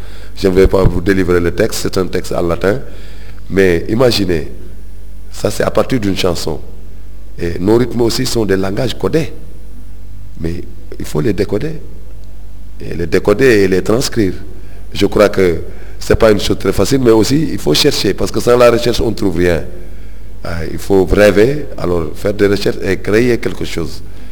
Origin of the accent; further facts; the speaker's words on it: Kaolack, Senegal; born there; Je suis né le 4-4-1958 à Kaolack.